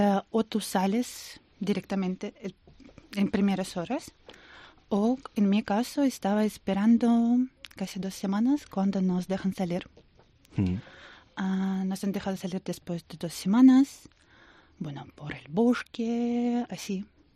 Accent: Bucha, Kyiv Oblast, Ukraine; Spanish is a second language; Yo soy de Bucha y mi ciudad estaba ocupada desde primer momento. Y como estamos cerca de Bielorrusia

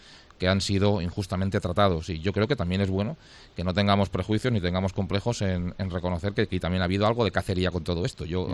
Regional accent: Valencian Community, Spain; defendemos nuestra propia integridad y nuestro propio acento y nuestra propia personalidad dentro del marco constitucional, porque somos muy de la Comunidad Valenciana y somos muy españoles.

